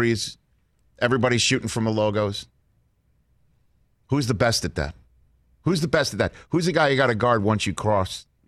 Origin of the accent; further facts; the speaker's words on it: New York, United States; Can't tell you, as a New Yorker, Madison Square Garden, where everybody gets booed